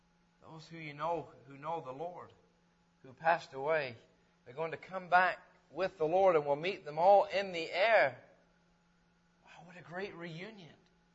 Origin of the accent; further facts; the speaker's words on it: England, United Kingdom; I know I'm English as they come, because I'm from England even.